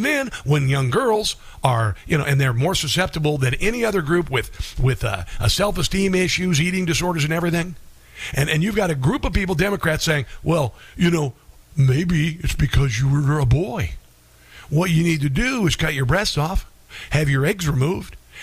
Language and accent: English; Iowa, United States; UConn. And Iowa. I'm from Iowa, by the way.